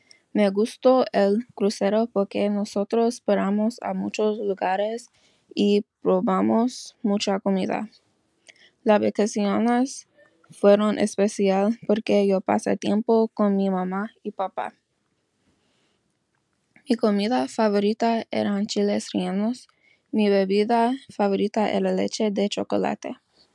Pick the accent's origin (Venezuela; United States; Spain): United States; Houston, Texas; now in Sacramento, United States; tengo 16 años. Mi cumpleaños es el 19 de marzo. Yo soy de Houston, Texas, pero vivo en Sacramento, California. Mi mamá y papá son de California.